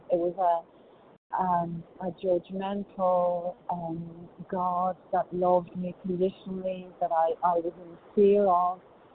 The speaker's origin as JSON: {"language": "English", "country": "Ireland", "moved": "yes", "lives_now": "Manhattan Beach, United States", "said": "I'm from Ireland, currently in Manhattan Beach"}